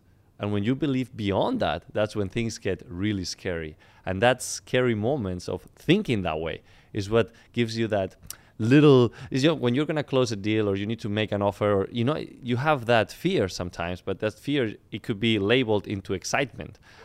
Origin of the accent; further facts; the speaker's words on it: Madrid, Community of Madrid, Spain; English is a second language; moved away as an adult; now in United States; I come from Madrid, Spain, came in here with a tennis scholarship.